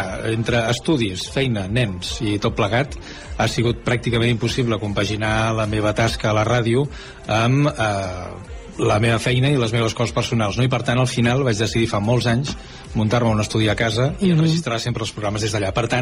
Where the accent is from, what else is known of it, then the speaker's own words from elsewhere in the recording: Terrassa, Catalonia, Spain; Jo sóc de Terrassa, vaig néixer el 1976, el Dia de la Dona, precisament, és el meu aniversari. O sigui que estem a punt de fer els 48.